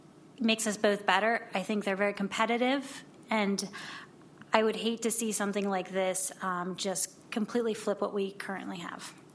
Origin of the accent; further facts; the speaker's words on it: Pennsylvania, United States; from what I've seen growing up in Lancaster County my whole life